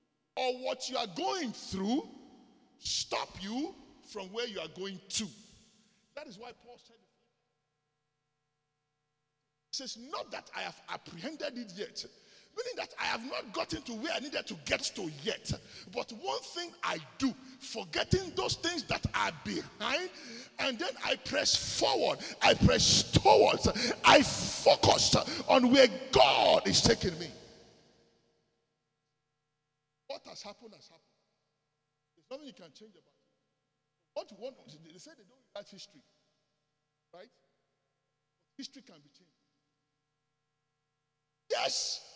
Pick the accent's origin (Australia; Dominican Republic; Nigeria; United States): Nigeria; They say something back where we grew up in Nigeria.